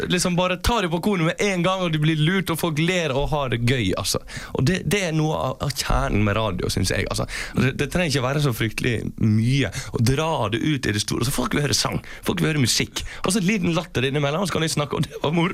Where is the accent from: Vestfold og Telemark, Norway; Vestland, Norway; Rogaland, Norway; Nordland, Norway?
Vestland, Norway; Førde; der jeg kommer fra da, på Førde